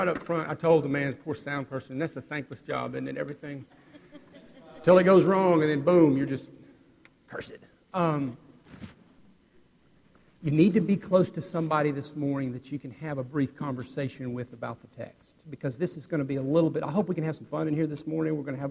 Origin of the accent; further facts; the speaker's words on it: Texas, United States; As far as being a Texan, I didn't know I ever fell off the wagon.